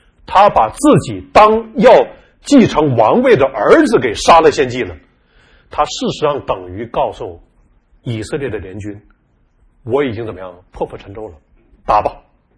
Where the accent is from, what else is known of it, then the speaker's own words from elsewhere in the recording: China; 我们过去在国内长大的我们早期的人